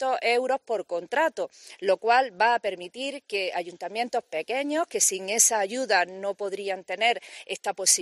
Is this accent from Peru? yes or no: no; La Peza, Andalusia, Spain; en mi pueblo, en La Peza, serán 5 personas contratadas